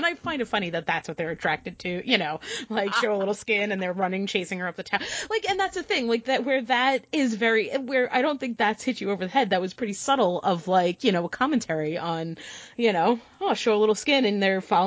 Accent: United States; No, I'm painfully American.

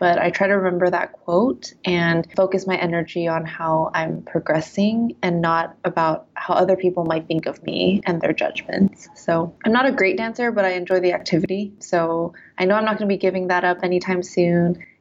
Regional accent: Georgia, United States; now in San Francisco, United States; I'm new to the Bay Area. I just moved here just a year ago, and I'm coming from the South in Georgia.

